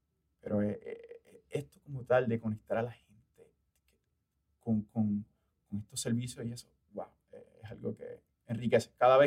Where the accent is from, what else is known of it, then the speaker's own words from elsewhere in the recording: Juncos, Puerto Rico; pues yo soy de Juncos, y recuerdo esto que tuvimos esta familia como de 7 junqueños acá